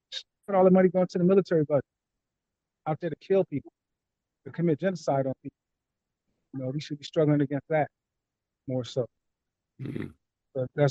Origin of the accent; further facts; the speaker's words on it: Compton, California, United States; also born or lived in Carson, United States; growing up in South Bay, growing up in Compton and Carson, graduated from Dominguez